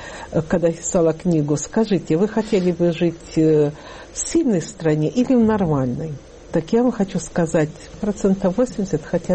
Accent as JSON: {"language": "Russian", "country": "Russia", "lives_now": "Germany", "said": "видя, что я русская"}